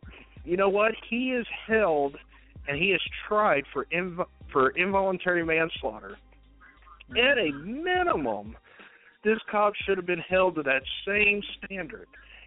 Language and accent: English; Texas, United States; but, man, I grew up in Deep East Texas.